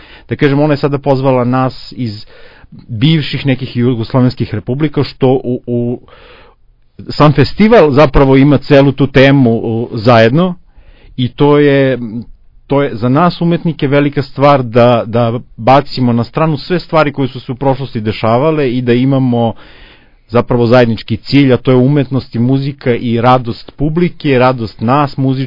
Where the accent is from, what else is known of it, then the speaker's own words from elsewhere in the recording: Belgrade, Serbia; also born or lived in Čačak; ja dolazim iz Beograda, zapravo rođen sam u Čačku, ali živim i neko, jedan veliki deo mog školovanja sam završio u Beogradu.